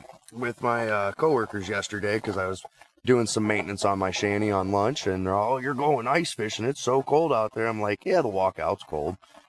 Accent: Port Clinton, Ohio, United States; now in Fremont, United States; I grew up here in Port Clinton, was raised here until I was about 18, then moved to Fremont and still fish back home, though.

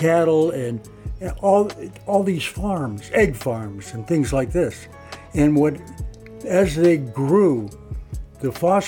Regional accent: Ohio, United States; But I grew up on the Cuyahoga River, and I can tell you how desperately bad the Cuyahoga River was.

